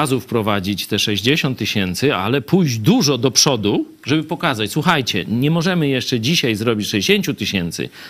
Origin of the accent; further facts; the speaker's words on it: Kraśnik, Lublin Voivodeship, Poland; Ja pochodzę z Polski powiatowej, tu w Kraśniku się wychowałem, czyli jeśli z Polski powiatowej, to i z Polski wiejskiej, bo ona jest, wiecie, tam z jednej strony naszej działki było miasto, a z drugiej wieś